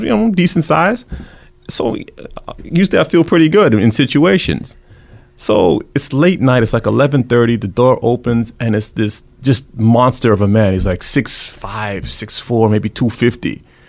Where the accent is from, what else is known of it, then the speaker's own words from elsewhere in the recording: Toronto, Ontario, Canada; if you're a black guy growing up in Toronto, you know that I go to a club, might get shot